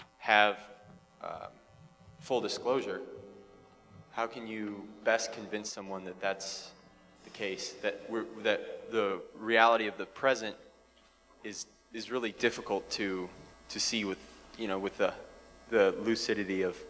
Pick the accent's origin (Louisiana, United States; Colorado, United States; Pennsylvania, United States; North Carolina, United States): Colorado, United States; Denver; I'm from Denver, Colorado.